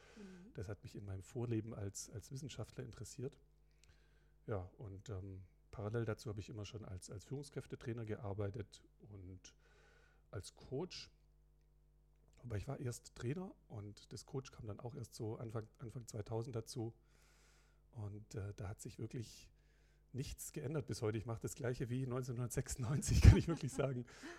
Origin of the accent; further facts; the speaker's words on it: Stuttgart, Baden-Württemberg, Germany; Ich bin aus Stuttgart, bin 45 Jahre alt